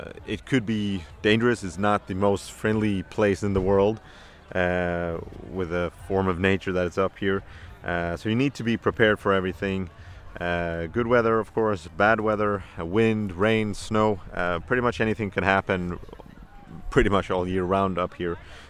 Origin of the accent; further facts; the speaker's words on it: Malmö, Skåne, Sweden; I am 31 years old, born and raised in Malmö, south of Sweden.